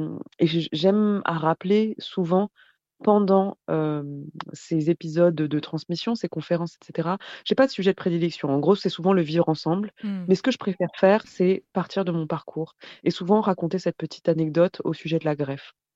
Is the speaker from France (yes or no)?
yes; Paris, Île-de-France, France; Parce que j'appartiens à ce pays, je suis née ici, j'y tiens. Il y a énormément de choses auxquelles je tiens, à la fois à Paris, parce que je suis parisienne, mais aussi en France.